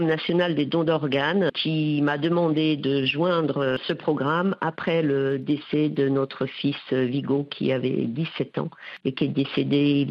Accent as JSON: {"language": "French", "region": "Normandy", "country": "France", "tie": "born or raised there", "also_born_or_lived": "Abidjan, Côte d'Ivoire / Paris, France / Dakar, Senegal", "moved": "as an adult", "said": "je suis née en Normandie, où j'ai grandi. J'ai travaillé dans le transport maritime et j'ai quitté Le Havre à 27 ans pour aller travailler en Côte d'Ivoire, à Abidjan, et puis ensuite à Paris"}